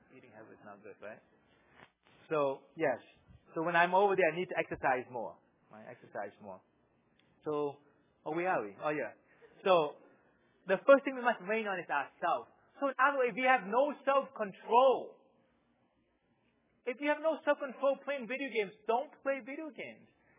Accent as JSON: {"language": "English", "town": "Boston", "region": "Massachusetts", "country": "United States", "said": "Because I'm from Boston, right? I mean, all the great teams from Boston, right?"}